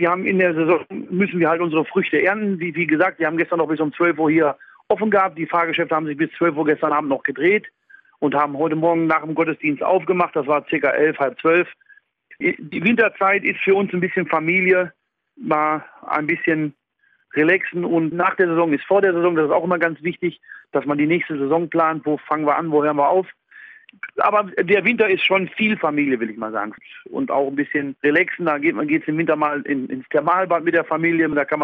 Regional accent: North Rhine-Westphalia, Germany; born there; ich bin ja gebürtiger Westfale.

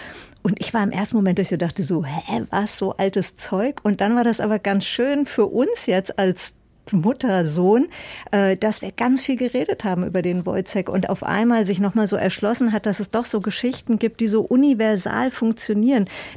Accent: Wetzlar, Hesse, Germany; ich bin in Wetzlar groß geworden

